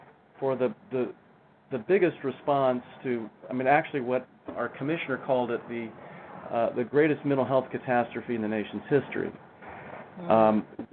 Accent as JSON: {"language": "English", "region": "Texas", "country": "United States", "said": "Now, I knew what the cowboy meant. I was from Texas. He knew I was from Texas."}